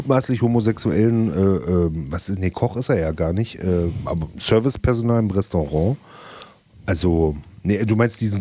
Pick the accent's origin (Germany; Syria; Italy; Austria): Austria; wir kommen aus Österreich, wir sind 6 Leute zwischen 67 und 73.